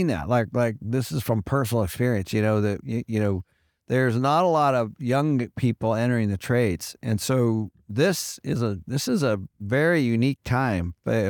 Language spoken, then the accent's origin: English; Seattle, Washington, United States; Now, I'm from Seattle, so I cannot even believe that myself.